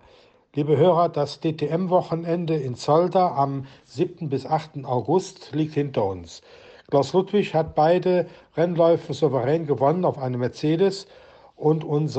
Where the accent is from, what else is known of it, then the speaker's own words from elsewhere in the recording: Rhineland, Germany; Als Rheinländer war mir das schon klar.